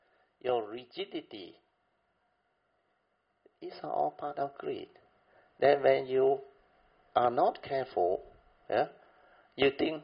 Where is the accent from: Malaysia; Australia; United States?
Malaysia; We are especially Malaysian, no?